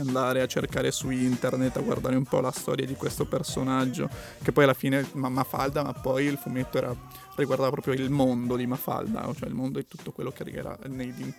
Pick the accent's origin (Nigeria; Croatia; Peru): Peru; Italian is a second language; Io essendo peruviano c'è proprio tutta la...